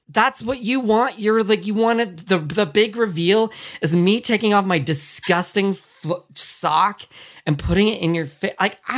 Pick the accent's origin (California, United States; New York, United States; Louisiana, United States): California, United States; I grew up here in California, public school.